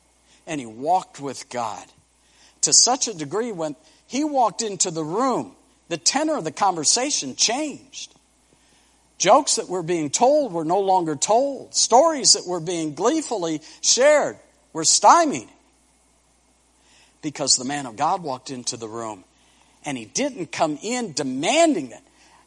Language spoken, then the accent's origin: English; Detroit, Michigan, United States; I can remember growing up in Detroit, Michigan.